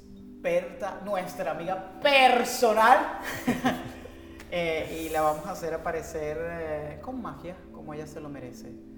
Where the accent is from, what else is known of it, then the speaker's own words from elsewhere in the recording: Venezuela; como pueden notar por nuestros acentos, nosotros nos criamos en Venezuela y en los pueblos en Venezuela